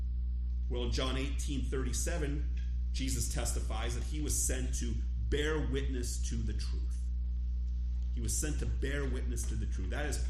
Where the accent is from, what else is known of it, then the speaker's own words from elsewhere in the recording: United States; born there; I was born in America, went to Sunday school when I was a little kid, so I'm a Christian, right?